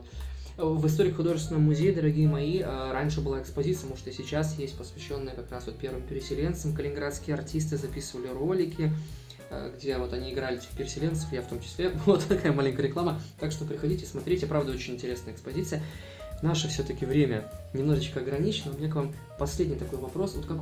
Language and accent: Russian; Belarus; Я сам из Беларуси.